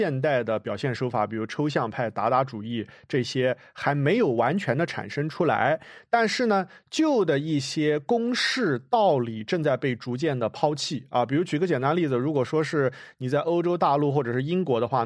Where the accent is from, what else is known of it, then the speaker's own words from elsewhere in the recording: China; 我想说的就是你如果你是一个像我一样在中国出生长大